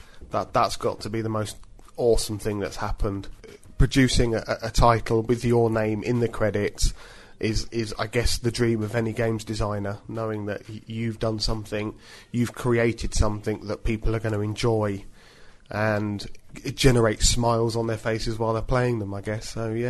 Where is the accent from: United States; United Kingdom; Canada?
United Kingdom; Huddersfield, Yorkshire and the Humber; Off back up to my hometown of Huddersfield